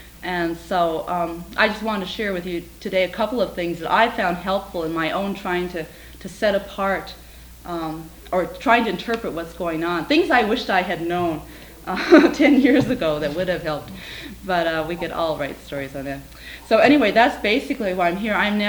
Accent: United States; And so I had a lot of things to work out and how I felt as an American, being in South America during that time.

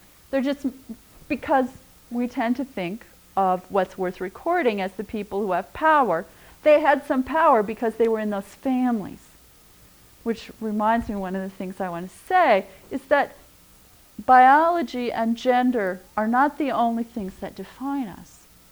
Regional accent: Midwest, United States; also born or lived in California; You probably also need to know that I grew up in the Midwest, but I've lived in California.

